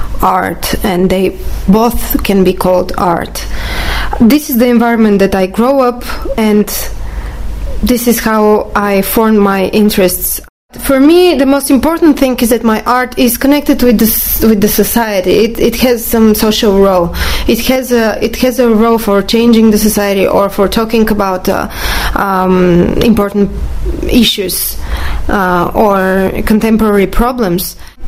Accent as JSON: {"language": "English", "country": "Bulgaria", "second_language": "English", "said": "I'm from Bulgaria, and I work both in Bulgaria and the United States."}